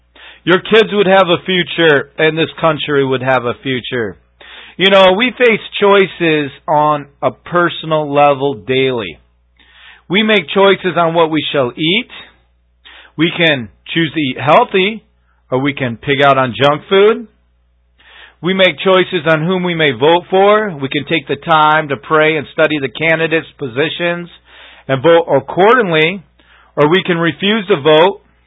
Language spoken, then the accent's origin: English; United States; the reason why this country is so messed up is because of the choices that we have made as an American people.